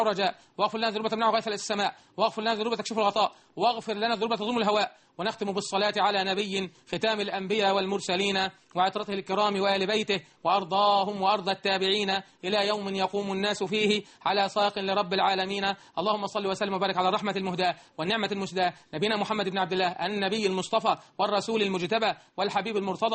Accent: Egypt

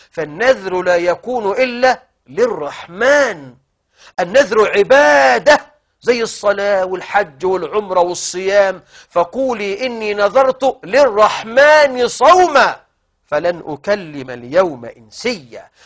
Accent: Egypt; ايه اللي جاب قدم النبي عندنا في مصر

